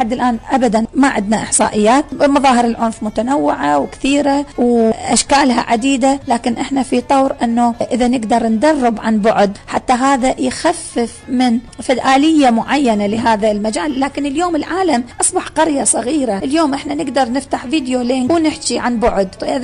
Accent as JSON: {"language": "Arabic", "town": "Karbala", "region": "Karbala Governorate", "country": "Iraq", "tie": "born or raised there", "said": "يعني أنا بنت مدينة كربلاء"}